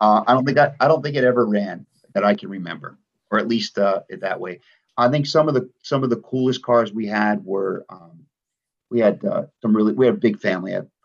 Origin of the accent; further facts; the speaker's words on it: New York, United States; I grew up in the Northeast in New York, and it would freeze every winter.